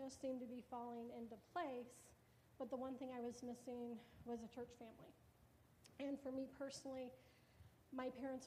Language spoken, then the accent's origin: English; Caro, Michigan, United States; Some of you may or may not know, I'm originally from Caro. Long story short, I kind of moved away, and about 20-some years later, I moved back home.